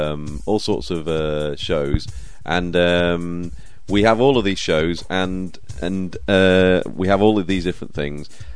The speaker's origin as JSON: {"language": "English", "region": "England", "country": "United Kingdom", "said": "I think we should just make the most of being English, because we should be proud to. And sometimes I get fed up of being afraid to be English, which is a shame."}